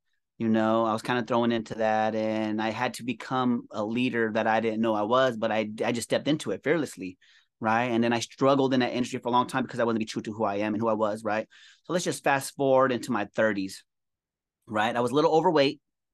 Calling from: Phoenix, Arizona, United States; Yes, I am coming in from Phoenix, Arizona. Yes. United States of America, US of A, right?

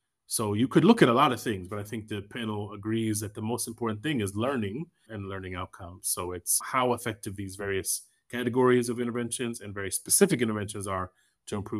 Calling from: Kenya; I'm calling from Kenya, though I'm based in Ethiopia

